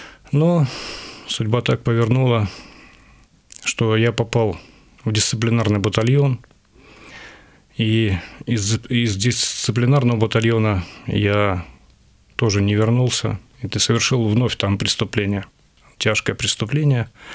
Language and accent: Russian; Klintsy, Bryansk Oblast, Russia; мне 46 лет. Родом я из Брянской области, город Клинцы, такой небольшой городок. В семье я рос один, в простой рабочей семье.